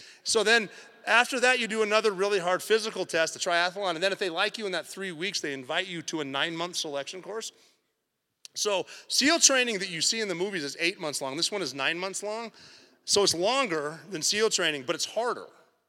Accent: Montana, United States; I'm from Montana. We don't have a lot of ocean, actually none, and we don't get outside a lot.

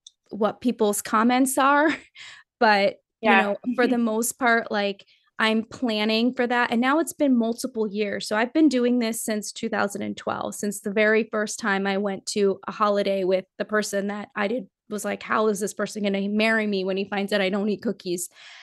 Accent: Nepal; I'm from Nepal. So in October, it all started already.

